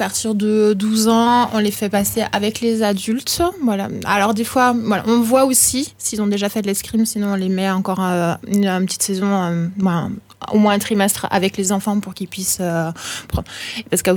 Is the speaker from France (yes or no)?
yes; Bourgogne-Franche-Comté, France; now in Villefranche-de-Rouergue, France; Alors, moi, je ne suis pas originaire de l'Aveyron, je suis originaire de Franche-Comté, et je suis venue par amour en Aveyron, à Villefranche.